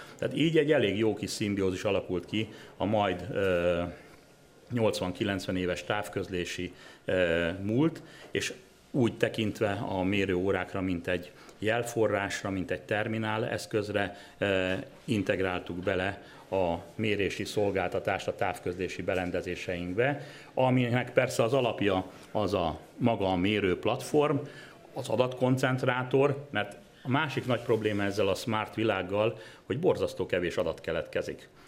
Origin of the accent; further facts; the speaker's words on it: Győr, Győr-Moson-Sopron, Hungary; Én ráadásul még győri is vagyok